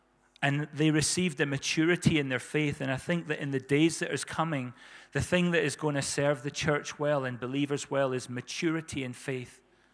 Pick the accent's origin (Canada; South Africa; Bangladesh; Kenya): South Africa; As there's a song I grew up listening to in South Africa. It's by a guy called